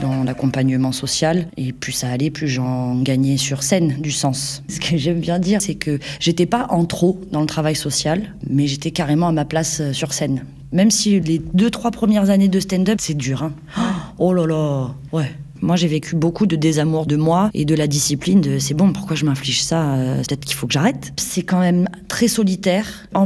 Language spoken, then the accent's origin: French; Marseille, Provence-Alpes-Côte d'Azur, France; j'ai 31 ans, je suis marseillaise